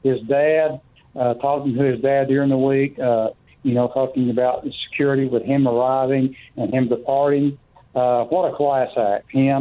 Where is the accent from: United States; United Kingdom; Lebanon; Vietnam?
United States; Tennessee; I'm a longtime listener of your program, and I was born and raised in Tennessee